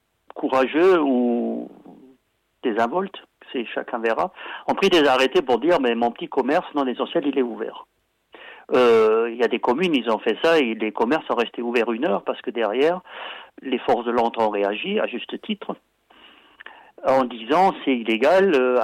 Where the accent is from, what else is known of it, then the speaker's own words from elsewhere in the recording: France; je sais bien qu'on est français, moi aussi d'ailleurs